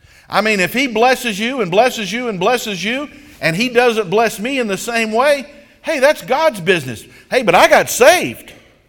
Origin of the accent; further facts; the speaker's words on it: Georgia, United States; I come from South Georgia.